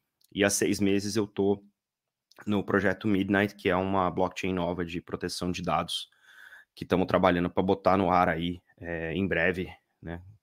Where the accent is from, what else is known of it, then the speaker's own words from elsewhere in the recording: Ribeirão Preto, São Paulo, Brazil; born there; Bom, eu sou brasileiro, nasci em Ribeirão Preto, estado de São Paulo.